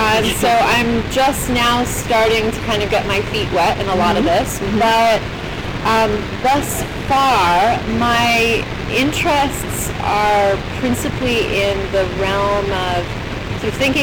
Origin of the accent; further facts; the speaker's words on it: California, United States; also born or lived in San Francisco Bay Area; I'm originally from Sonoma County, California, so that's just about 45 minutes north of Berkeley